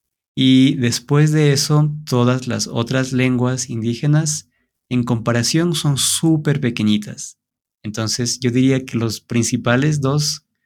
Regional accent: Ecuador; A ver, yo diría que en general somos personas súper amistosas. Es interesante, pero si tú visitas Ecuador y conver

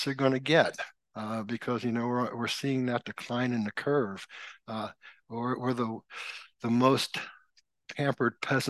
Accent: San Francisco, California, United States; born there; I'm incredibly grateful that I was born in San Francisco and not 650 miles south in Mexico, and how different my life would be.

